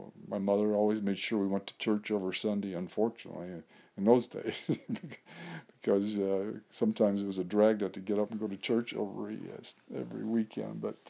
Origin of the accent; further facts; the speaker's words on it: Michigan, United States; also born or lived in Alabama; I grew up mostly, primarily in Michigan. I was born in Alabama, but moved to Michigan at an early age, about 5.